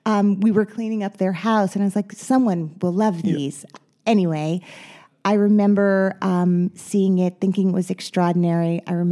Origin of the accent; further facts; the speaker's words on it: Teaneck, New Jersey, United States; I grew up in Teaneck, New Jersey.